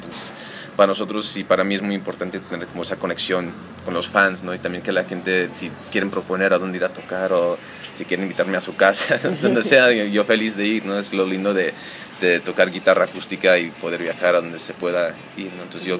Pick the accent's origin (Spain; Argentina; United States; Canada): United States; also born or lived in Mexico; yo crecí más en Estados Unidos con mi mamá, cuando mis papás se divorciaron